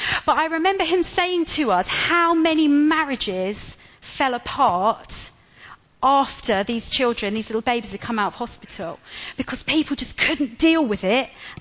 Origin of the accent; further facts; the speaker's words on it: United Kingdom; our culture as British people is that whole stiff upper lip thing